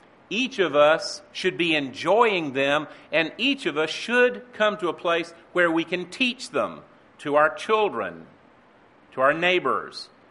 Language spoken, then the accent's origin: English; the South, United States; I come from the South where the word F-L-O-O-R is pronounced flow.